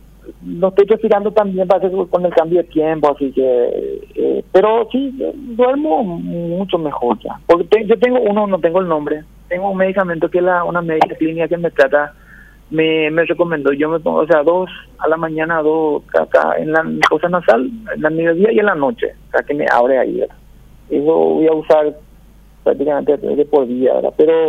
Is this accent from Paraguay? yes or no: yes; Paraguay; y como yo, paraguayo.